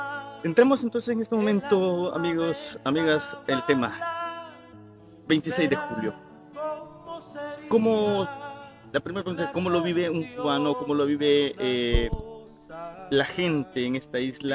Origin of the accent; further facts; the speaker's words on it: El Salvador; en el caso mío como salvadoreño